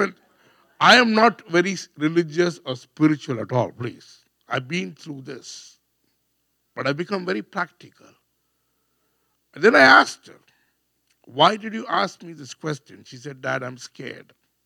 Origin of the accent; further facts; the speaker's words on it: India; So in India, I'm an Indian man. In India, it's very different.